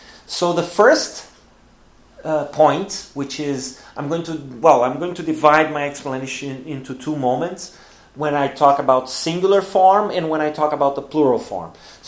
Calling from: Porto Alegre, Rio Grande do Sul, Brazil; English is a second language

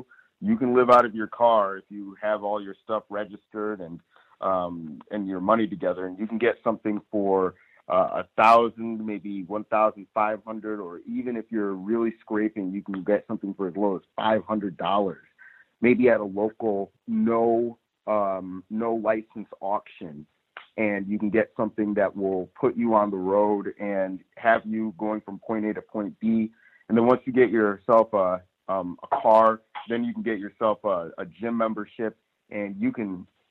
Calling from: Los Angeles, California, United States; I'm calling from Los Angeles. Just moved into a place here in LA on my own

